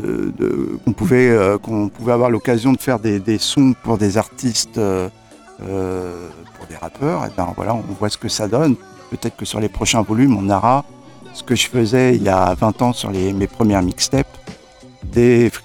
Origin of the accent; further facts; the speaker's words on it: Nantes, Pays de la Loire, France; now in Le Mans, France; Mohar et moi, on est nantais.